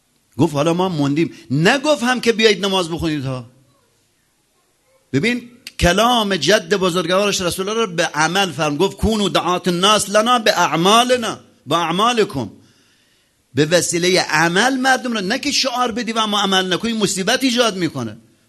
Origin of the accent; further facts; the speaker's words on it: Khuzestan, Iran; خودم موقع اهواز بودم دیگه، بچه خوزستانم.